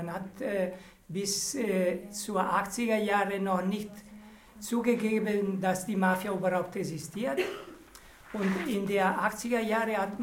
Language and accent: German; Italy; German is a second language; now in Germany; Also wir als Italiener hier in Deutschland wollen eine andere Lebensform zeigen